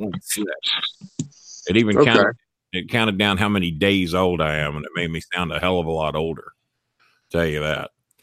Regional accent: Louisville, Kentucky, United States; Well, I'm from Louisville.

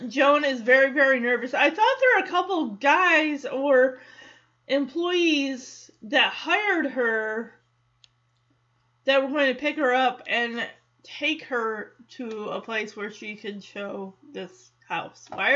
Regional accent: Michigan, United States; now in Dallas–Fort Worth, United States; I mean, I came from Michigan, you got people coming from California, Oklahoma, farther east, farther west.

